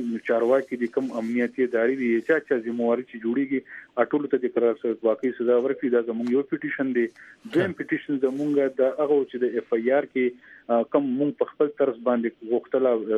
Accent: Pakistan; موږ د پاکستان شهریان یو د دې ملک اوسېدونکي یو

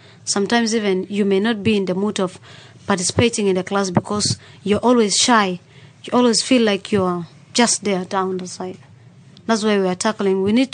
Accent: South Sudan; We are ambassadors from South Sudan tackling the issue of physical violence in high schools.

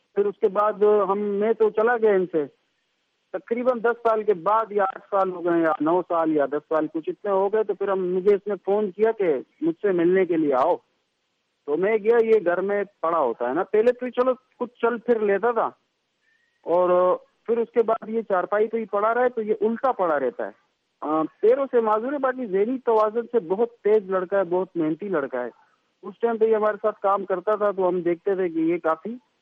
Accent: Karachi, Sindh, Pakistan; میں کراچی سے ہوں اور پیچھے میں سوات سے منگورا سے تعلق رکھتا ہوں پمبر سے.

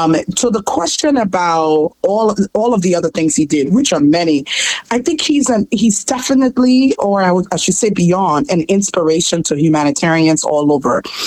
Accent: Liberia; I'm originally from Liberia, but I had the opportunity 4 years ago to serve as IRC's country director in the Republic of Liberia for 4 years.

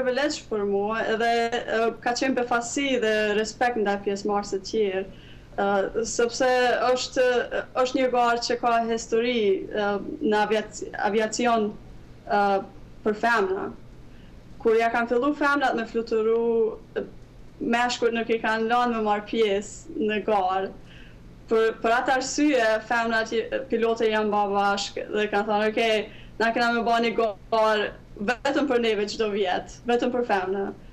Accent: Kosovo; nuk e kanë besu që unë jam marrë prej Kosovës

